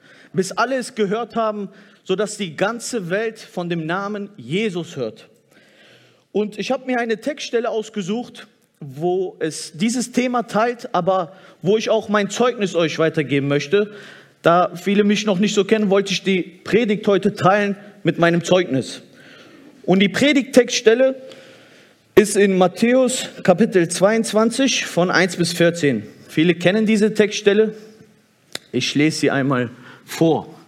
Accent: Turkey; für die mich noch nicht kennen. Ich bin Türke und glaube an Jesus.

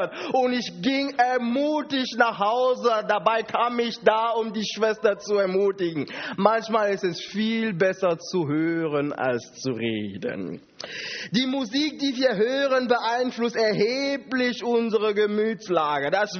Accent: Cameroon; now in Germany; ich komme aus Kamerun.

